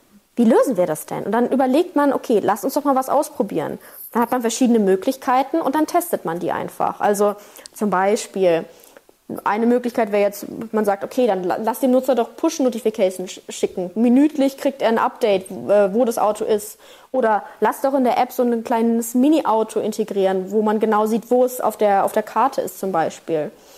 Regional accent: Berlin, Germany; Ich bin ja aus Berlin, ja, genau.

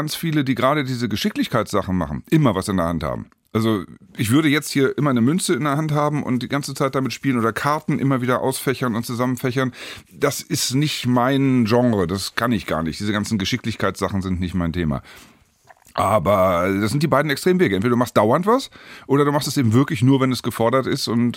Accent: Hannover, Lower Saxony, Germany; Ich habe lange in München gearbeitet, in Düsseldorf gearbeitet, also immer, wenn es dann um Radio, Fernsehen ging. Und bin aber dann eben doch Hannover immer sehr treu geblieben, weil das einfach meine Heimat ist.

